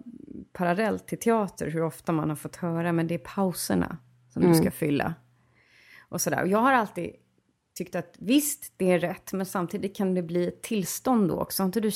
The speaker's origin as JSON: {"language": "Swedish", "town": "Uppsala", "region": "Uppsala County", "country": "Sweden", "said": "Men det är för att jag är från Uppsala, så kan jag det."}